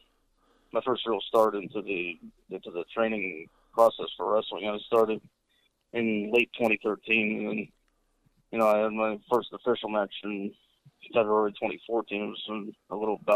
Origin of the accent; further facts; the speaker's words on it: New York, United States; I was actually living up in, I'm originally from New York, so I was living up in New York at the time when I first started watching it.